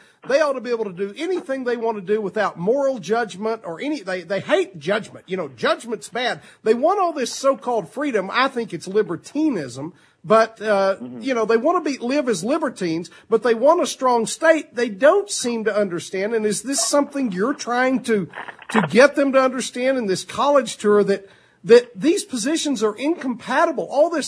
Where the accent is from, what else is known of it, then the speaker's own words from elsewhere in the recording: England, United Kingdom; now in United States; one of the things being a Brit, I wish you would tell people